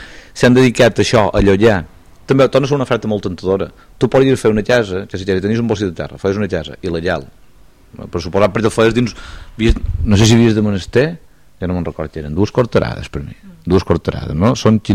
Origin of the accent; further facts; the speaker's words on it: Pollença, Balearic Islands, Spain; som de Pollença.